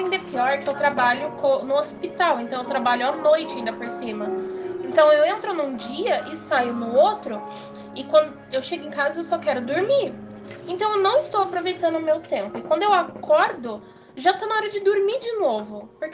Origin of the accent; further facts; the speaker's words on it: São Paulo, Brazil; Tenho 22, sou de São Paulo.